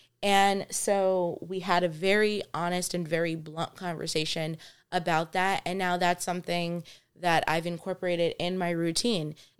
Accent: New York City, New York, United States; people often think that, you know, we're rude because we're just from New York

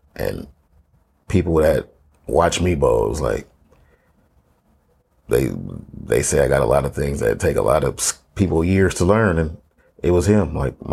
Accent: Oakland, California, United States; You know, it's such a statistic out here that growing up in Oakland

